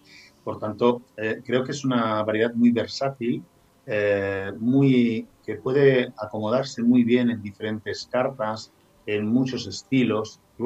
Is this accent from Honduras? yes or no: no; Spain; bueno, yo como español, o sea, entiendo el raro como algo un poco atípico